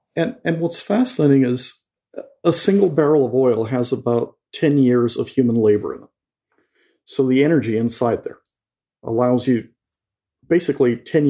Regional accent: Mexico; one of the things that pushed me to write this book is I grew up in Mexico

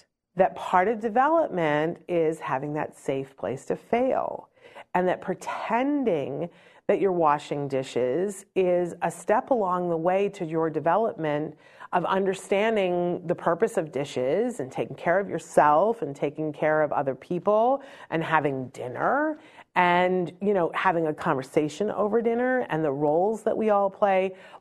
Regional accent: Saratoga, United States; this beautiful restored Saratoga trunk that my parents gave me, I think for my 21st birthday, because I'm originally from Saratoga.

